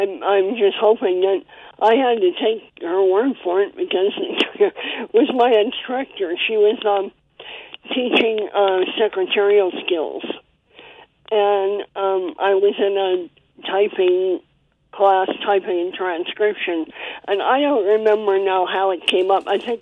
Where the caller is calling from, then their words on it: Chicago, Illinois, United States; also born or lived in Wisconsin; Hi. You know, when I came here, I moved here from Wisconsin, and I was in a class, office skills class at Lighthouse